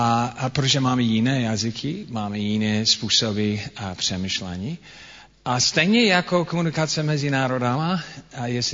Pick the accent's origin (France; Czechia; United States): United States; Czech is a second language; Jak už slyšíte, já jsem Američan, takže pro mě čeština je cizí jazyk.